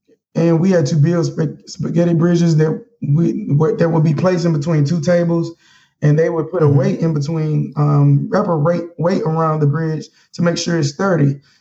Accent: Mobile, Alabama, United States; now in Washington, D.C., United States; Growing up with Mobile, it was okay. It was cool. You know, I never, you know, discredit where I came from. You know, I say Alabama raised me, but, you know, D.C. kind of mad

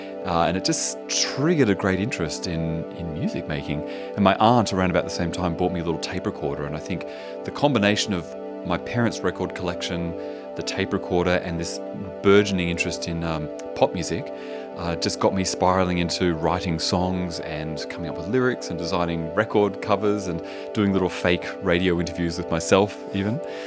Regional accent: Melbourne, Victoria, Australia; also born or lived in Bendigo; Well, I was born in Bendigo in central Victoria, so former gold mining capital of Australia, and very young moved to Melbourne.

